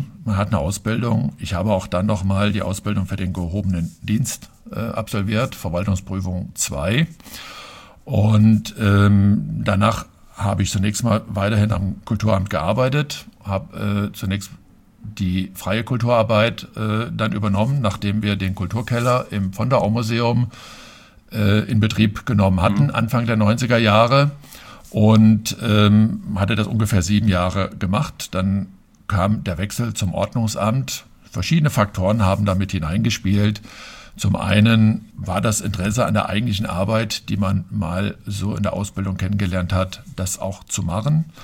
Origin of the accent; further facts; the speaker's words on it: Fulda, Hesse, Germany; in Bernhards geboren. Direkt, gehören noch zu den wenigen seltenen Hausgeburten, die dabei sind. Und ja, bin in Bernhards aufgewachsen, bin hier zur Schule gegangen und habe meinen kompletten Werdegang eigentlich hier in Fulda.